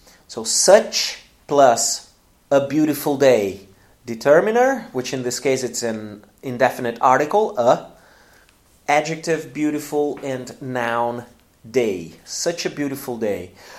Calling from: Porto Alegre, Rio Grande do Sul, Brazil; English is a second language

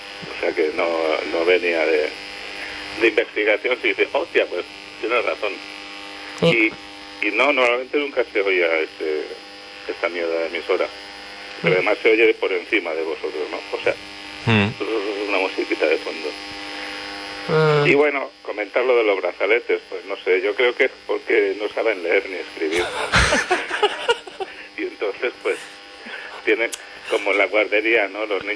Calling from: Vallebrón, Canary Islands, Spain; De Vallebrón, Mombau.

